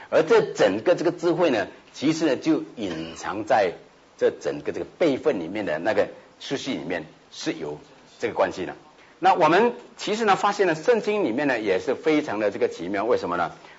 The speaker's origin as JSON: {"language": "Chinese", "country": "China", "said": "对我们中国人来说呢，是一个相当的深根蒂固的这个观念。"}